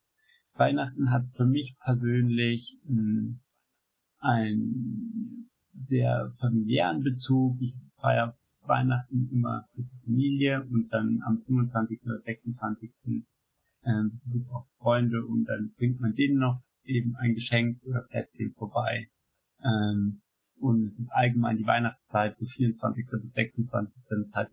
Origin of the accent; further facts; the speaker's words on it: Geltendorf, Bavaria, Germany; also born or lived in Bonn; Papa ist aus Würzburg in Deutschland, meine Mama ist aus Caen in der Normandie in Frankreich. Und ich bin in Bonn geboren und in Geltendorf aufgewachsen. Das kennen vielleicht ein paar von euch, S-Bahn-Station von München, und wohne jetzt seit 4 Jahren hier in München.